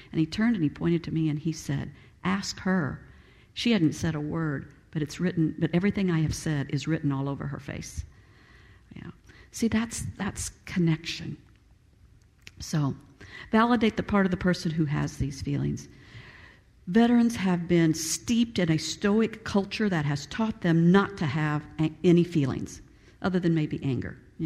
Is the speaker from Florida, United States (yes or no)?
yes; Tampa, Florida, United States; I come from Tampa, and you may or may not know that MacDill Air Force Base in Tampa is